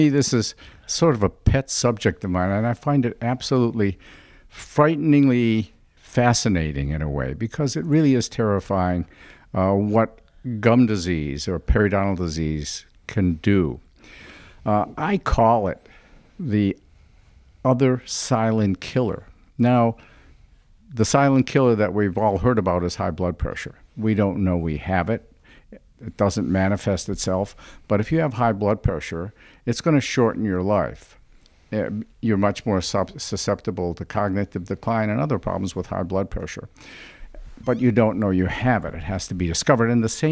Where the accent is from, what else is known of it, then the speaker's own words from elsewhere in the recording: Detroit, Michigan, United States; A little bit about myself is I born and raised in Detroit.